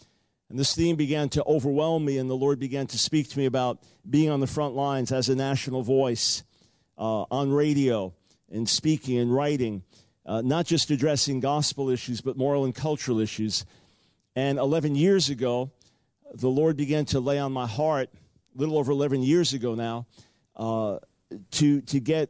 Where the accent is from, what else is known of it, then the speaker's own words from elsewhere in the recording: United States; I'm an American preacher, and I'm on TV, and I don't exaggerate.